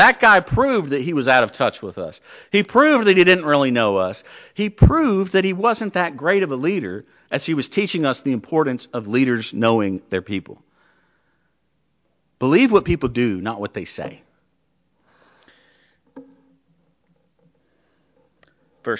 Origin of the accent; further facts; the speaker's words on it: Charlotte, North Carolina, United States; Growing up in Charlotte, I saw it happen all the time.